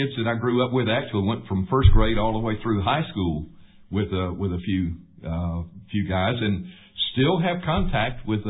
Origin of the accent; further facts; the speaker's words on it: Startex, South Carolina, United States; Well, I was born and raised in Startex, South Carolina. It's a small textile mill village in Spartanburg County, not too far from here in Greenville.